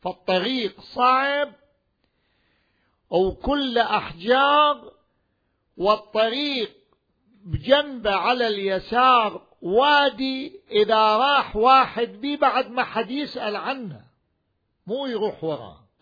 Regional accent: Najaf, Najaf Governorate, Iraq; فصار عندنا في النجف الأشرف قبل حوالي 44 سنة

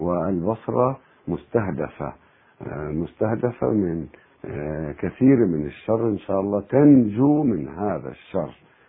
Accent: Iraq

